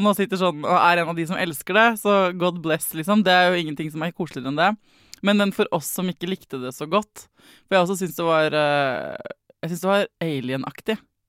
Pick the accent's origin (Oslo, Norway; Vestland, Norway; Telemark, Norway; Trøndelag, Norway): Oslo, Norway; Født og oppvokst på Oslo Vest